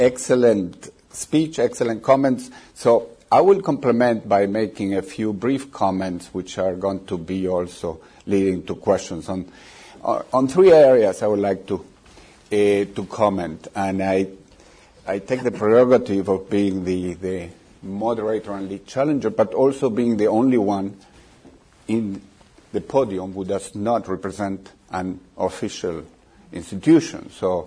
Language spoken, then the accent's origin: English; Chile; now in United States; I speak as a Latin American also, not only being in Brookings and knowing the U.S. a bit, but I'm from Chile